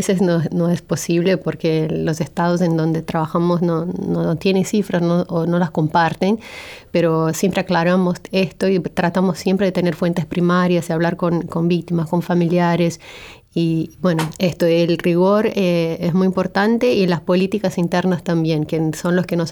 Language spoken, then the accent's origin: Spanish; Brazil; Sí, soy brasileña. Llevo 8 años en este país, pero soy de Brasil.